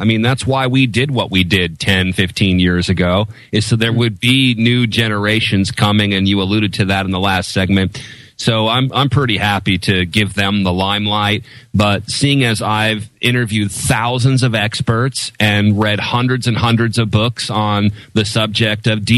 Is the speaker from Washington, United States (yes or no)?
yes; Seattle, Washington, United States; First of all, I'm from Seattle.